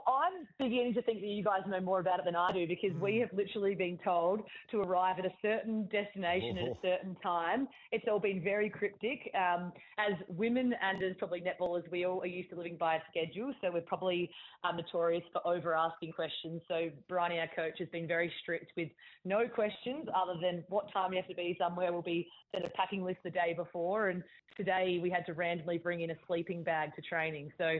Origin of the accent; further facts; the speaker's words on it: Adelaide, South Australia, Australia; moved away as an adult; now in Sydney, Australia; And when I moved over from Adelaide at the end of the 2016 season, I sort of thought, oh, I'll just come to Sydney and get a new experience for a couple of years and then probably just end up going home.